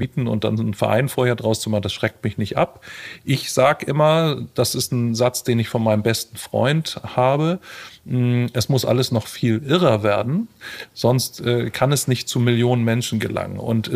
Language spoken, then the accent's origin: German; Hamburg, Germany; ich bin Hamburger Jung, ich bin hier geboren.